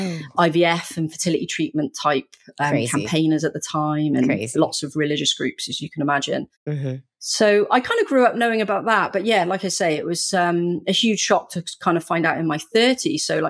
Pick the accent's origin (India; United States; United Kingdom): United Kingdom; I'm from the UK, if you can tell from my accent. I was conceived back in the very early 80s